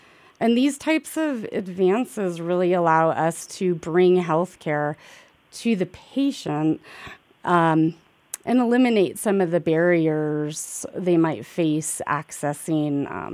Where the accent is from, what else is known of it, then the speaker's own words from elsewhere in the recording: Glenwood Springs, Colorado, United States; I was, you know, a teen growing up in Glenwood Springs